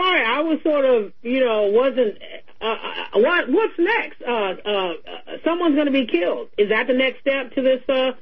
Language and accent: English; Sacramento, California, United States; when I was growing up in Sacramento, we used to go to Davis to various functions all the time.